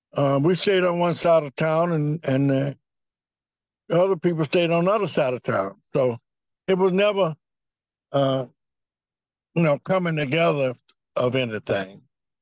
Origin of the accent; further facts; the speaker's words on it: Magnolia, Arkansas, United States; Well, first of all, I am from Arkansas, Magnolia, Arkansas. My hometown was 9,999. The day I was born, I made it 10,000.